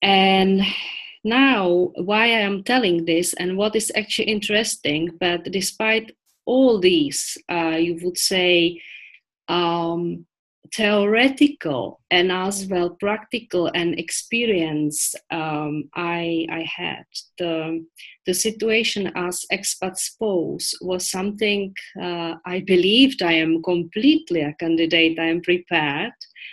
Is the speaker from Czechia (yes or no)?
yes; Czechia; Well, as you said, yes, I come from the Czech Republic.